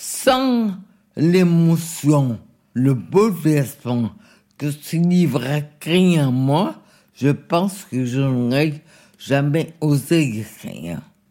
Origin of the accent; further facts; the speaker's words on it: Guadeloupe; je pense que je suis guadeloupéen, mais à ma manière, à moi